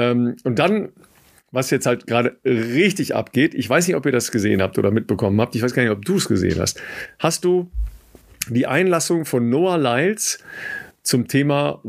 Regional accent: Dorsten, North Rhine-Westphalia, Germany; Born in Dorsten, in meiner Heimat.

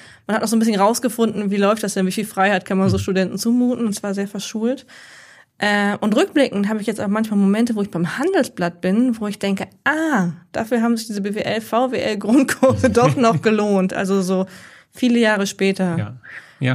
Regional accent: Verden an der Aller, Lower Saxony, Germany; Ja, in Pferden an der Aller.

